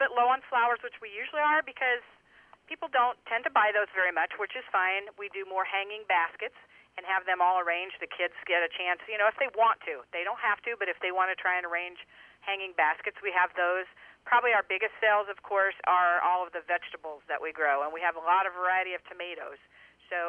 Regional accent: Riverton, United States; And, of course, my hometown is Riverton, go down in the southwest corner

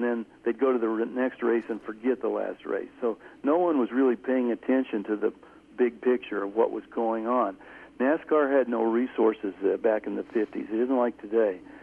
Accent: Council Bluffs, Iowa, United States; also born or lived in Omaha; Yeah, I was actually I grew up in Council Bluffs and in Omaha, okay.

